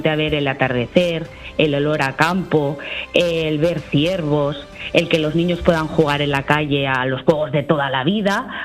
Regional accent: Pozancos, Castilla-La Mancha, Spain; mi pueblo es Pozancos, que realmente es una aldea. Es una aldea muy chiquitita de Guadalajara.

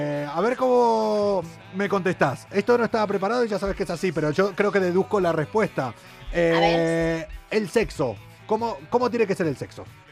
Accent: Argentina; Nosotros somos de Argentina, tanto ella como yo.

